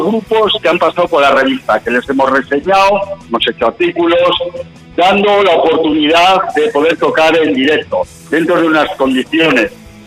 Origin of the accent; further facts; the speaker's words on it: Bilbao, Basque Country, Spain; empezamos en Bilbao, porque es mi tierra, efectivamente, es mi tierra.